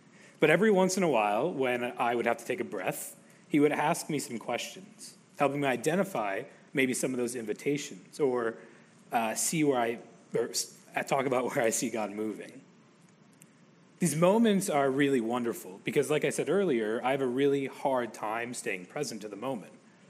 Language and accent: English; Syracuse, New York, United States; I'm from Syracuse, New York. I call it upstate.